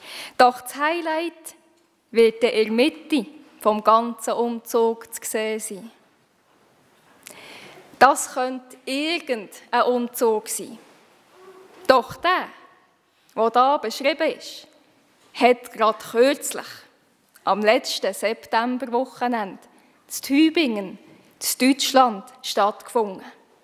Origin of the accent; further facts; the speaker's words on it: Switzerland; Bei uns in der Schweiz hat das Winzerfest ein bisschen früher stattgefunden